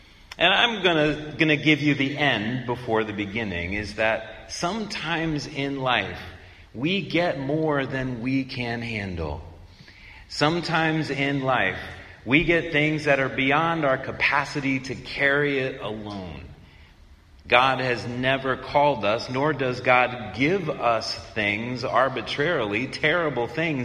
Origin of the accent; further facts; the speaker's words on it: Missouri, United States; I grew up in Missouri. So all over Missouri, it's Route 66 land.